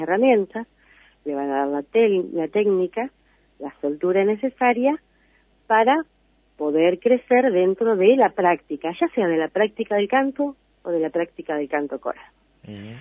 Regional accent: Carlos Tejedor, Buenos Aires Province, Argentina; yo no soy oriunda de Anchorena, soy uh-huh. oriunda de provincia de Buenos Aires, de Cabo Tejedor.

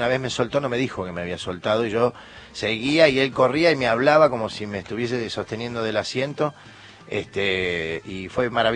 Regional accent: Buenos Aires, Argentina; moved away as an adult; now in Córdoba, Argentina; Un ex porteño en Córdoba. 40 años en Buenos Aires viví.

